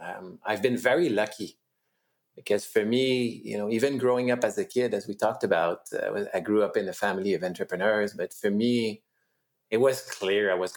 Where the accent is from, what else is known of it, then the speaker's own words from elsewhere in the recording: Montreal, Quebec, Canada; Oh, pretty much grew up in Montreal all my life. Grew up in the eastern townships in the remote areas